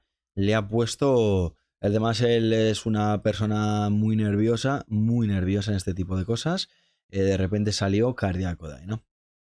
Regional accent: Castro Urdiales, Cantabria, Spain; que casualmente era de Castro, que es de donde yo soy en el norte.

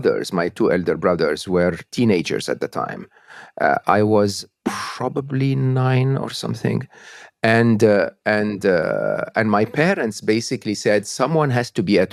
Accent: Egypt; English is a second language; I was born and raised in Egypt, public school, public university in Egypt.

